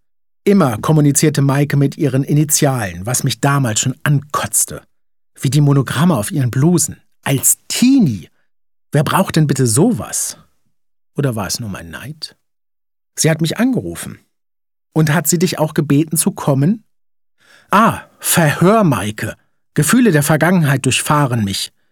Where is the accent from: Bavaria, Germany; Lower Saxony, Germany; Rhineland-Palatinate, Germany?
Lower Saxony, Germany; Hanover; Ich komme aus Fahrenwald, Arbeiterviertel, Kontinentalwerk, Wohnhäusereien mit immensem Dämmmaterial.